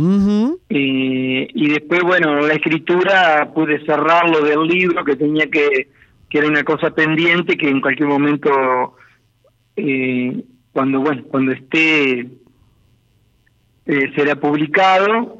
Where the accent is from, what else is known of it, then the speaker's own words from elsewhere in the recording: Gualeguaychú, Entre Ríos, Argentina; el libro que voy a sacar son 12 cuentos cortos de mi adolescencia en Gualeguaychú.